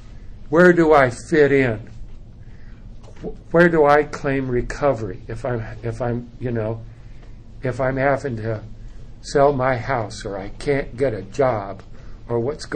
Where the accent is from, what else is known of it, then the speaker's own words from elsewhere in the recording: Italy; also born or lived in Europe; I grew up in Europe, so we would get our presents, our Christmas presents, from the United States. My parents would arrange for it to come over. And so we're in Italy, and I'm 5 years old.